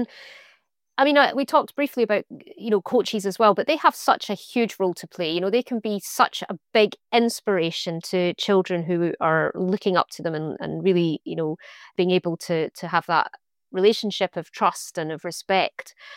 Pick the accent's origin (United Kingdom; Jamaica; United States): United Kingdom; Scotland; accent: Scottish; I'm from Scotland, as you can hear from the accent